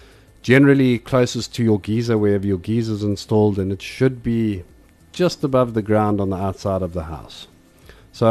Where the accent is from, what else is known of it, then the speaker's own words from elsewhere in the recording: Ballito, KwaZulu-Natal, South Africa; being a brother, a father, and a mentor to me growing up in Bolito.